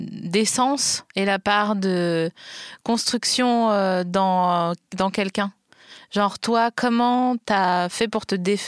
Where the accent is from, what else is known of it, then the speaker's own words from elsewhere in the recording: Grand Est, France; moi je viens des Vosges